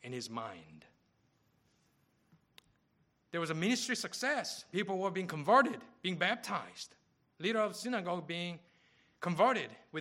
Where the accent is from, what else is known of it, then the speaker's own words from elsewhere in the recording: South Korea; now in United States; When I go back to my hometown, Korea, I always visit my home church.